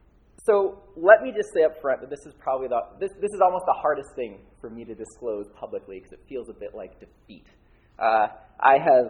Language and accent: English; Goshen, Indiana, United States; I was born and raised in Goshen. I attended College Mennonite Church from birth.